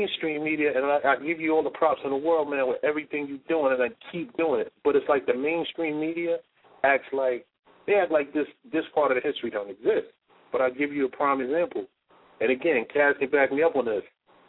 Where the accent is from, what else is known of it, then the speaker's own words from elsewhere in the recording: Brooklyn, New York, United States; I grew up in Brooklyn.